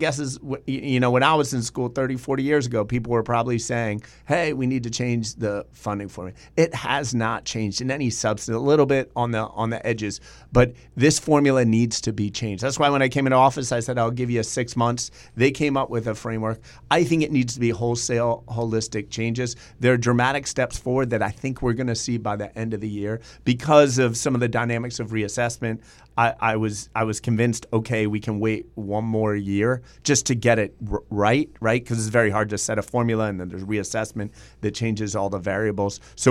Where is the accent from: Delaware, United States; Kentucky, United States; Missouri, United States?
Delaware, United States; born or raised there